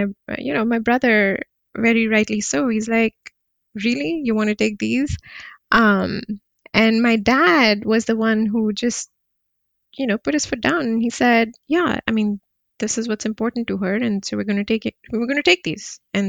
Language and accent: English; Kuwait; I was born and brought up in Kuwait. And I was there during the 1990 Gulf War, or when Iraq invaded Kuwait. And I was in fourth grade.